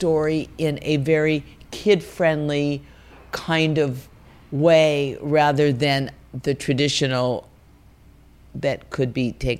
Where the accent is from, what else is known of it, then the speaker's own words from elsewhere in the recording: California, United States; because growing up in the Insular Valley, I didn't know that there was this distinction between the valley and the other side of the hill.